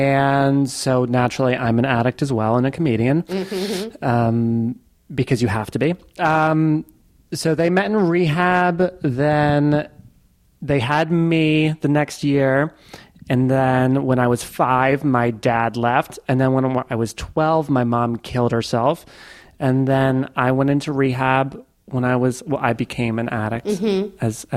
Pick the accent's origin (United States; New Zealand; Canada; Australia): United States; Queens, New York; born there; I was born in Queens, New York. And then after my dad disappeared, me and my mom kind of bounced around for a while.